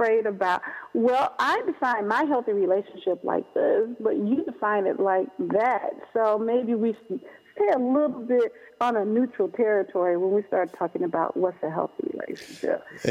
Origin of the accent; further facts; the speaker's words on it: Chicago, Illinois, United States; I'm from Chicago.